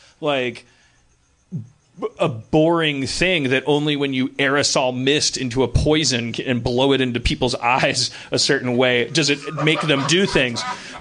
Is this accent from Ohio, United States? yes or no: no; Milwaukee, Wisconsin, United States; I thought growing up in Milwaukee, I thought in order to own a dog, it meant you had to be mean to it